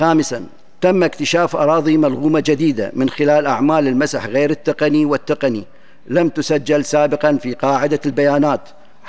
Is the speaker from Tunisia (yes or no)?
no; Iraq; يعمل بلدي العراق على تحديث المعايير الوطنية